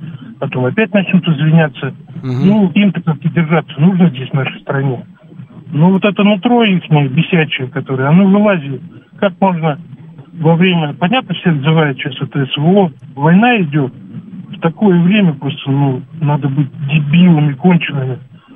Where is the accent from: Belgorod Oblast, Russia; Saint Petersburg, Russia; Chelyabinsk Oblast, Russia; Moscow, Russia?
Moscow, Russia; я из Москвы.